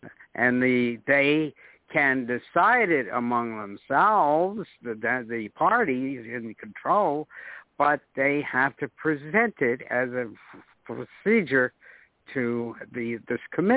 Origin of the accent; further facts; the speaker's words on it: White Plains, New York, United States; I'm from White Plains, New York, USA.